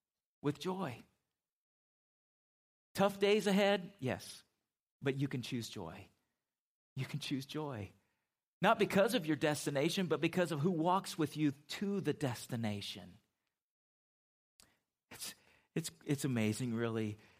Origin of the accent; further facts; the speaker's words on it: West Coast, United States; I mean, I grew up on the West Coast, and we would see them spawning or salmon up in Alaska, and it is amazing.